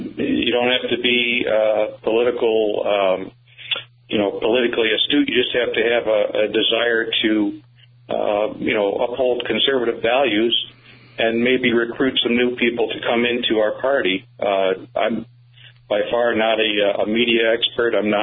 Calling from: Ohio, United States; I'm calling you from Ohio. I'm the chairman of the Ohio affiliate.

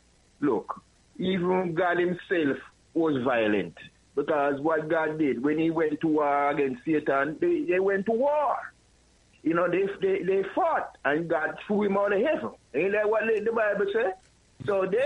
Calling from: Memphis, Tennessee, United States; from Memphis.

